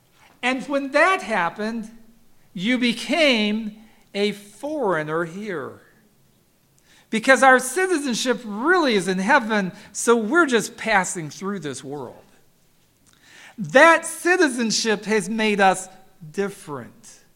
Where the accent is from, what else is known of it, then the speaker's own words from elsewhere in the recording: Kansas City, Missouri, United States; Say, I grew up in Kansas City. I'm no foreigner here. I mean, I know what it is to be a Missourian because I've been a Missourian all my life.